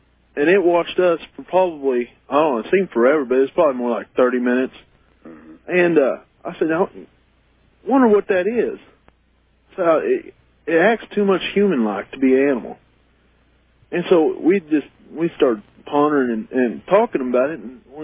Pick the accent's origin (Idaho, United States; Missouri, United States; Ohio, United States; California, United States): Missouri, United States; Columbia; I'm from Columbia, Missouri. Columbia.